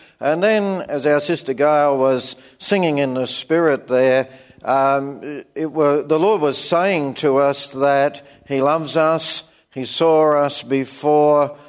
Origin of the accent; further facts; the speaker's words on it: Beaconsfield, Tasmania, Australia; I was brought up in Beaconsfield Area School.